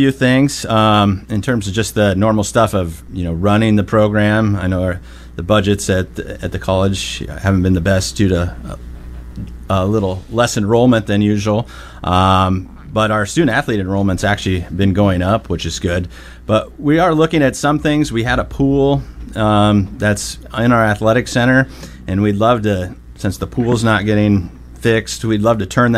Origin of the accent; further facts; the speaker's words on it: Tri-Cities, United States; I came in, you know, didn't want to go far from home. I grew up in Tri-Cities, so it was close to home.